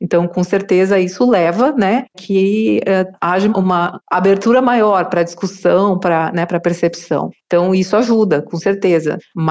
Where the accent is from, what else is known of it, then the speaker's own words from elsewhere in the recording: Brazil; enquanto ser humano, enquanto brasileiro